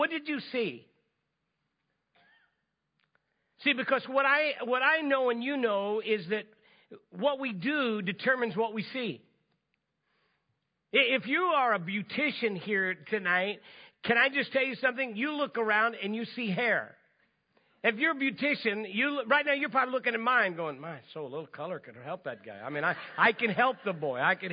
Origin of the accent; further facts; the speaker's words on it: Oreana, Illinois, United States; I grew up in Midwest in Illinois. I want to set the tone here and tell you that in my parents' house in the little town of Orianna, Illinois, right outside of Decatur, Illinois